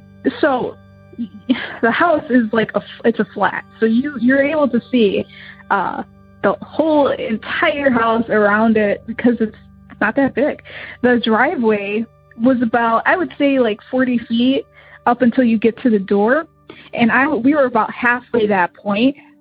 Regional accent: Illinois, United States; I am from Illinois.

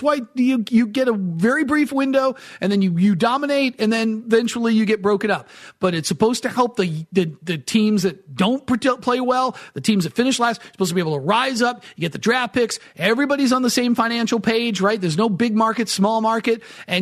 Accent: New England, United States; and I grew up in New England, I know this. I got a lot of friends who are still there.

